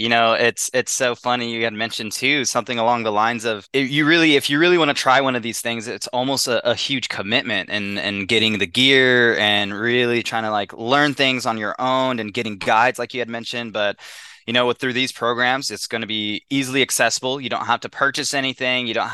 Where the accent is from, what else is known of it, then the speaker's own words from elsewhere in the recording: Texas, United States; now in Virginia, United States; I wasn't fortunate enough to grow up here in Virginia. I grew up in Texas